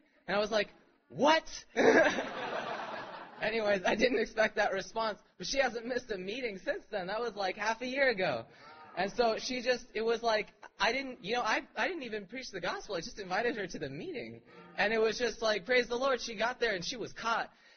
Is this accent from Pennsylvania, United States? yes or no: no; Torrance, California, United States; By the way … from Torrance. If you don't know where Torrance is, it's south of L.A.